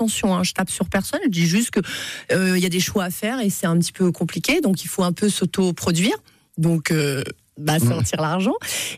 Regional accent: Paris, Île-de-France, France; Alors, moi, à la base, je viens de Paris, donc je suis installée ici depuis un an.

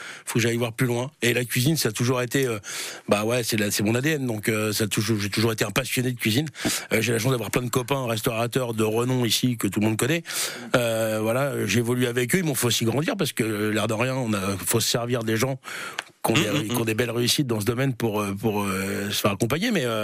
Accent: Tours, Centre-Val de Loire, France; Ouais, je suis un pur tourangeau, pur souche. Moi, je suis né à Tours, centre. Voilà, et j'ai grandi entre Saint-Cyr et Saint-Pierre, voilà.

